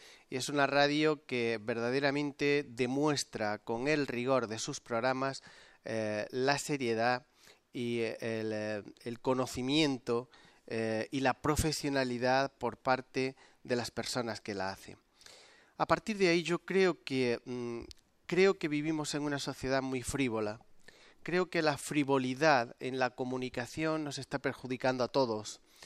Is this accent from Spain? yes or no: yes; Spain; Somos gitanos y españoles, y ambas realidades nos producen un legítimo orgullo.